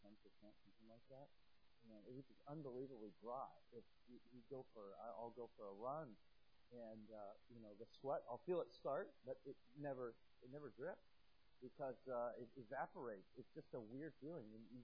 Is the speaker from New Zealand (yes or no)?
no; Midwest, United States; But I grew up in the Midwest, but the Northeast is different to me. The history that we have here, I don't think we've had history in the Midwest.